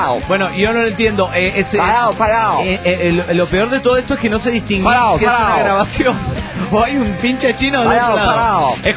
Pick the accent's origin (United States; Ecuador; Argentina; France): United States; Dallas, Texas; de Dallas, USA.